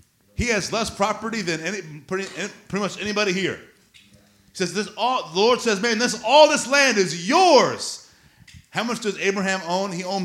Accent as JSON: {"language": "English", "region": "Illinois", "country": "United States", "said": "I'm from Illinois, you're right."}